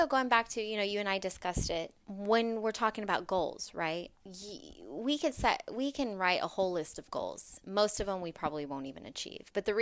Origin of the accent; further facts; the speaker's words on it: Las Vegas, Nevada, United States; I come from Las Vegas, so I was working in the casino industry